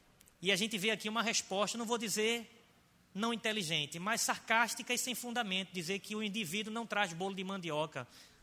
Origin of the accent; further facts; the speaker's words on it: Brazil; Por isso a minha fala foi de indignação, como brasileiro.